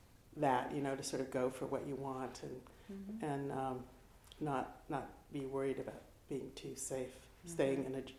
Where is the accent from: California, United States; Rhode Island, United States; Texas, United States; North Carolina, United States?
California, United States; Ventura; My early childhood in Ventura, we lived near the beach, and that's a very important part of my background because my mother loved to take us to the beach every single day